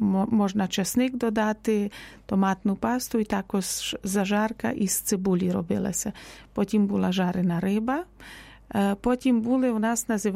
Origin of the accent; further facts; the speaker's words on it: Zakarpattia Oblast, Ukraine; now in Kyiv, Ukraine; Наприклад, я родом із Закарпаття, і там також не є не кількість важлива.